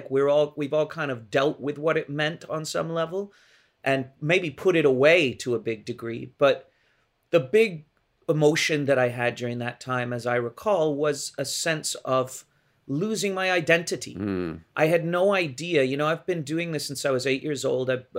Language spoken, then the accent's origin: English; England, United Kingdom; I think a large part of that came out of wanting to stay in touch with being English and wanting to be back there.